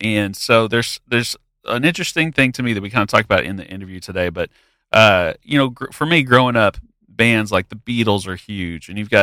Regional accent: Dallas, Texas, United States; I'm from Dallas, so our scenery is very different.

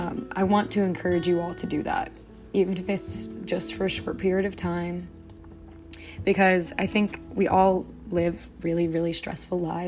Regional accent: New York, United States; I mentioned I'm from New York, so I'm in the hub of it all

